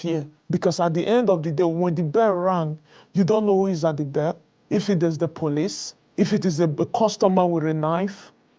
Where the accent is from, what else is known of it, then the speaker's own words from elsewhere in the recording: Nigeria; I'm from Nigeria. I was born and brought up in Nigeria, and life was good.